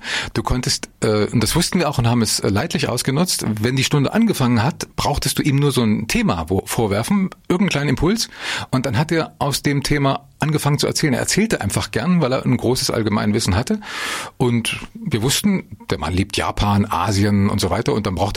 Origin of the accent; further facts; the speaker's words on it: Erfurt, Thuringia, Germany; Ich bin ja in Erfurt Nord geboren und groß geworden. Das heißt, Hochdeutsch war meine Sache nicht.